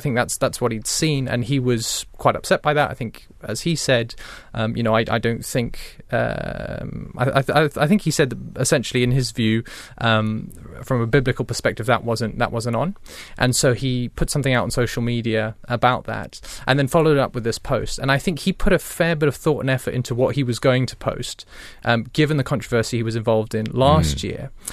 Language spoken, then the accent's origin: English; Zimbabwe; I grew up in Zimbabwe, and I played rugby at school.